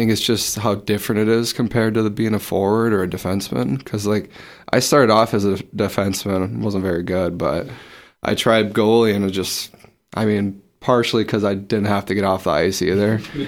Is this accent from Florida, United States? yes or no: no; Minnesota, United States; I was born and raised in Minnesota, so I'm pretty used to the weather